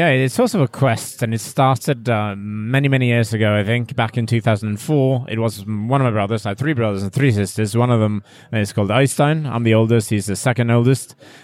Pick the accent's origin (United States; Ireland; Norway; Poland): Norway; English is a second language; It's lovely to be here in my home country.